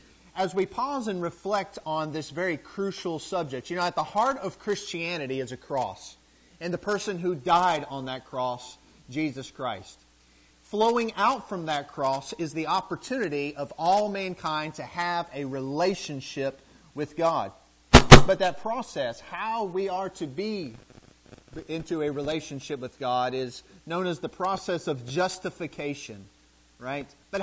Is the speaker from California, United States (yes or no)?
no; St. Augustine, Florida, United States; moved away; We are originally from St. Augustine, Florida, but we've lived all over the place. We've lived in most of our adult lives out on the West Coast in the Seattle, Washington area.